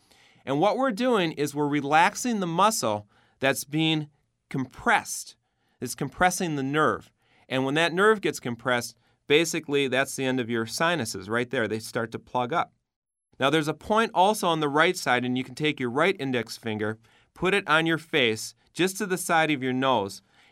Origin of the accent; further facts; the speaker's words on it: Minneapolis, Minnesota, United States; I'm a chiropractor. I'm from Minneapolis, Minnesota.